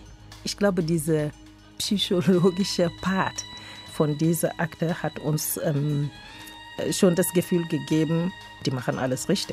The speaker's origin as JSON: {"language": "German", "country": "Senegal", "moved": "as an adult", "lives_now": "Frankfurt, Germany", "said": "Ich komme aus dem Senegal und ich lebe in Frankfurt seit jetzt fast 30 Jahren. Ich bin als Studentin hier gekommen, wie das immer so anfängt, und dann bin ich geblieben."}